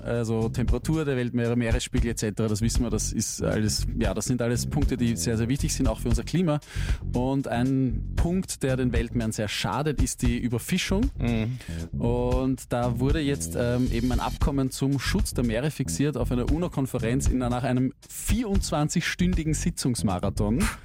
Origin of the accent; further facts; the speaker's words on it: Austria; bei uns in Österreich